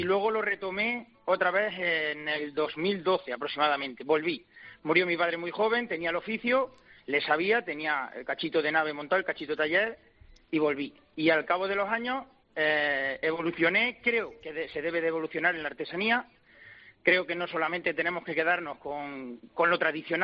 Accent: Puente del Arzobispo, Castilla-La Mancha, Spain; Mira, yo soy de un pueblo muy pequeñito de Toledo, soy de Puente del Arzobispo.

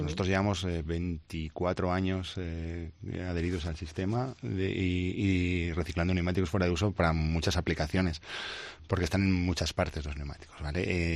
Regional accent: León, Castile and León, Spain; Somos de León

